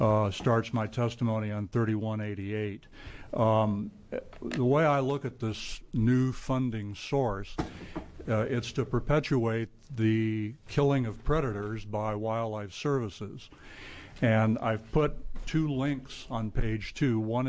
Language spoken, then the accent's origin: English; Oregon, United States; I'm from Benton County.